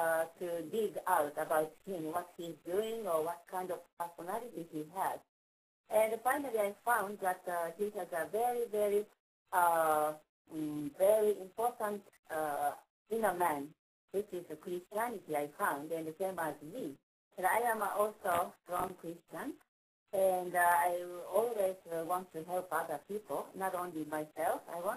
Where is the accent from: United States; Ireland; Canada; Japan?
Japan; Hiroshima; English is a second language; I'm from Japan. I live in Hiroshima.